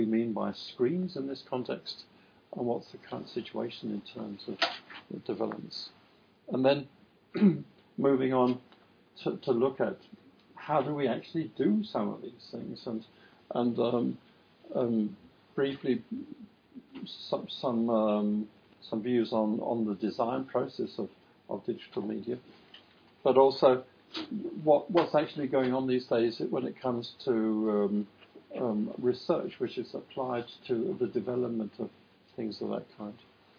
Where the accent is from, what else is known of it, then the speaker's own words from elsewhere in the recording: Denmark; I'm from Denmark.